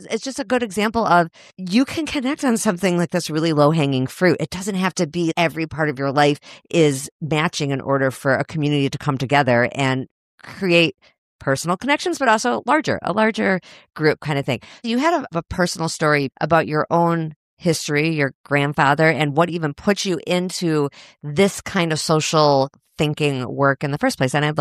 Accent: Chicago, Illinois, United States; moved away as an adult; Now, I grew up in Chicago. I moved here at 23 years old. Maybe I was 22. And I've been here ever since I'm 49.

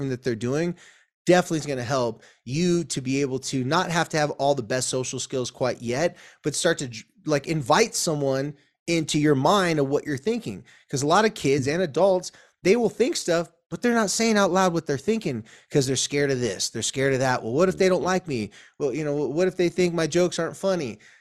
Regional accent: Carlsbad, California, United States; Now we live Carlsbad, my hometown. We live right next to Oceanside.

